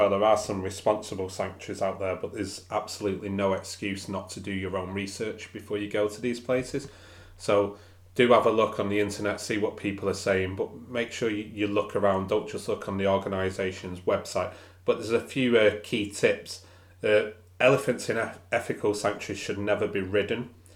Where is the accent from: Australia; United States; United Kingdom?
United Kingdom; Manchester, North West England; growing up in Manchester